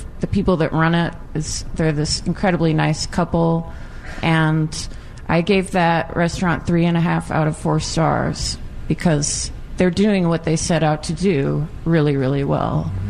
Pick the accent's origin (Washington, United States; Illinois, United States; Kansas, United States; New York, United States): Washington, United States; Seattle; I grew up here in Seattle on Capitol Hill with a grandmother who raised Angus cattle out in eastern Washington.